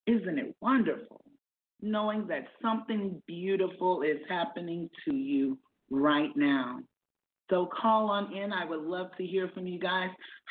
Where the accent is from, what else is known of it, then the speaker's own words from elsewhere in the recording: United States; Yes, I'm from America.